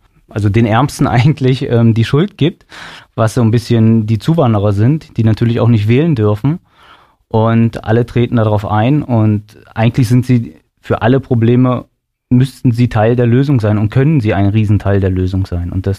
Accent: Aschersleben, Saxony-Anhalt, Germany; born there; bin geboren in Aschersleben, war eine Weile weg beruflich und bin dann vor ungefähr 10 Jahren auch wieder zurückgekommen.

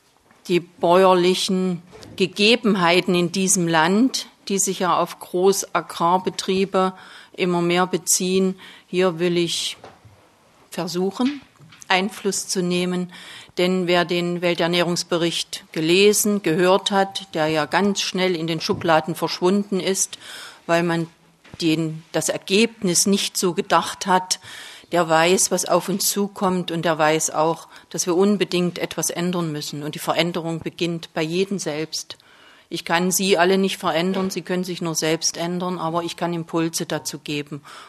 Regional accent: Eisleben, Saxony-Anhalt, Germany; born there; Ich bin ebenfalls in Eisleben geboren. Mein Arbeitsbereich ist auch in Eisleben. Ich bin verheiratet, habe drei erwachsene Kinder, bin 61 Jahre alt

